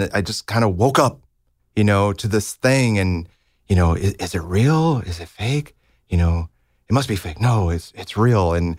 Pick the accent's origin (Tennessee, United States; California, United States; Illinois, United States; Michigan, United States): Illinois, United States; Libertyville; Yeah, I grew up in Libertyville, which is about 30, 40 minutes north of Chicago.